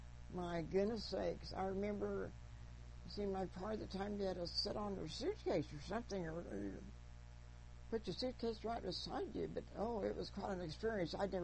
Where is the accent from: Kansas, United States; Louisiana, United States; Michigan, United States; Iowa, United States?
Kansas, United States; I said, "I'm from Kansas."